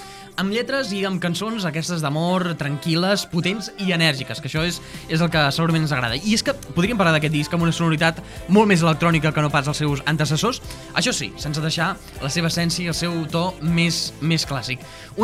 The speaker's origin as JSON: {"language": "Catalan", "town": "Madrid", "region": "Community of Madrid", "country": "Spain", "said": "Jo et diria que no, perquè som de Madrid."}